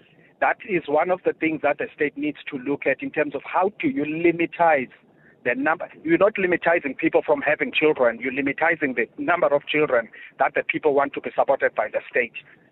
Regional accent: Eastern Cape, South Africa; I'm from the Eastern Cape, considered the most poorest province, and yet it's supposed to have the potential to be the most productive province.

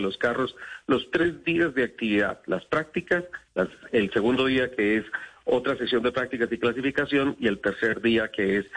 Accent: Colombia; soy el primer colombiano a levantar la mano

